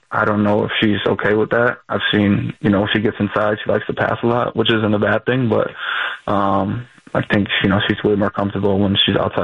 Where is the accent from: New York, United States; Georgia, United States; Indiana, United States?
Indiana, United States; And to have my hometown, our home city team win and be a great player and a great team in the Fever, it would be pretty fun to be a part of.